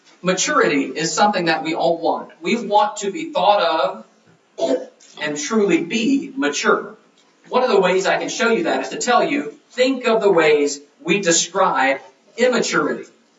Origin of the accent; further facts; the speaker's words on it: Texas, United States; even though I'm a Texan and worse than that, an Aggie.